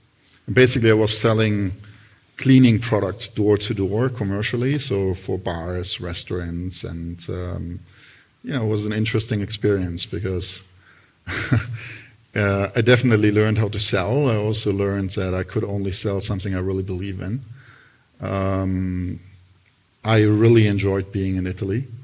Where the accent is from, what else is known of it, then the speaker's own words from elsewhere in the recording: Berlin, Germany; I grew up in Berlin.